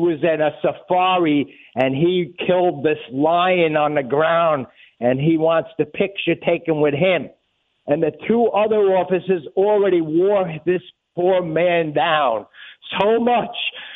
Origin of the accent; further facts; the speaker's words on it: New York, United States; So, I grew up in New York.